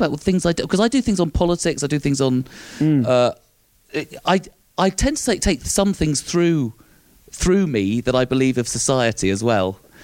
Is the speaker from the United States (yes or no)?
no; London, United Kingdom; now in Scotland; being southern, being London, being English in Scotland